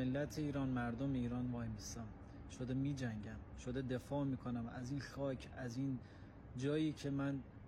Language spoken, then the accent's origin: Persian; Afghanistan; اولندش که من درست افغانستانی هستم